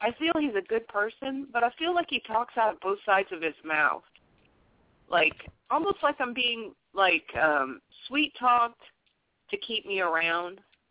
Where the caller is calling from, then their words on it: Louisiana, United States; I'm calling from Louisiana.